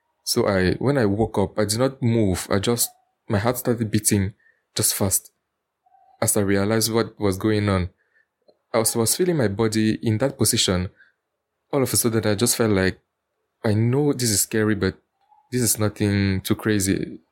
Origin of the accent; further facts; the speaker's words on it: Cameroon; I'm from Cameroon Central Africa.